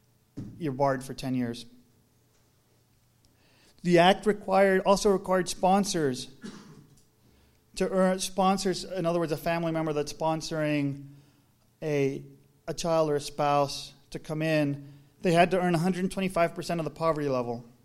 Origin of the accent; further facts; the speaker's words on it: Laredo, Texas, United States; I grew up in South Texas in Laredo on the border, it's about 95-96% of Mexican descent.